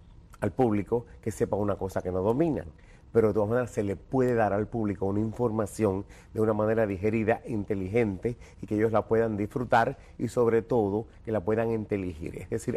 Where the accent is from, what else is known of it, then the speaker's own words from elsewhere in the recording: Cuba; born there; en mi país natal, en Cuba